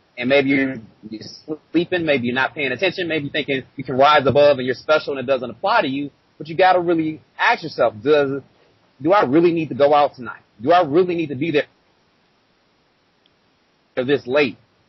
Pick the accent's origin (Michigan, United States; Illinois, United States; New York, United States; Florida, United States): Michigan, United States; Flint; You fellas are from Detroit. I'm from Flint.